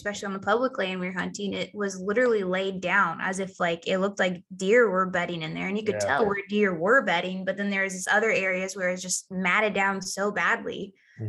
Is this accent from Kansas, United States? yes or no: yes; Kansas, United States; So I grew up in Southwest Kansas, so I know the wind blows like no other.